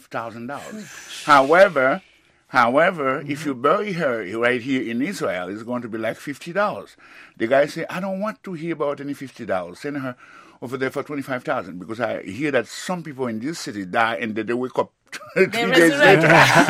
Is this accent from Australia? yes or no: no; Haiti; you know, I'm from Haiti.